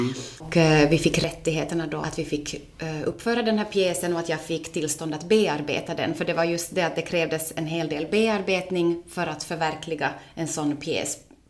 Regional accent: Oravais, Ostrobothnia, Finland; Jag är hemma från Oravais

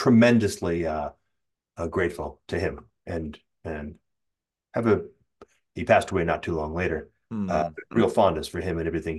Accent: Texas, United States; now in San Diego, United States; We're culturally Texan. And so we get married young. We ended up moving out to California

